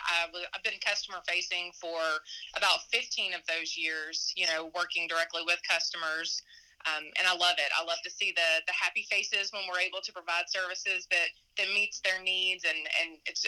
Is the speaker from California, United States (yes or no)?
no; Clarksville, Georgia, United States; now in Demorest, United States; I grew up in Clarksville and currently live in Demorest today.